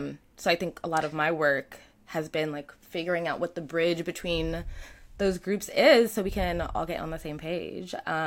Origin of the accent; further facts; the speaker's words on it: New York, United States; As a New Yorker, I think we've been learning a lot about other forms of non-monogamy that are less common in New York.